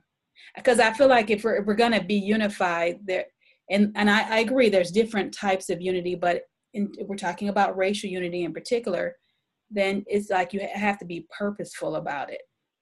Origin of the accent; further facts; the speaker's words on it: United States; You know, obviously I was from the States or whatever.